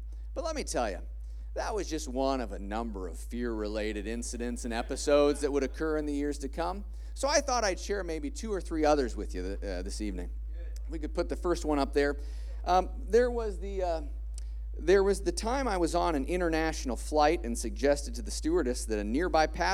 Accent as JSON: {"language": "English", "town": "Spencer", "region": "Iowa", "country": "United States", "tie": "born or raised there", "said": "My family and I had traveled from my hometown of Spencer. Can I hear it from Northwest Iowa? Anyone? There it is. We traveled down from Northwest Iowa for the Iowa State Fair."}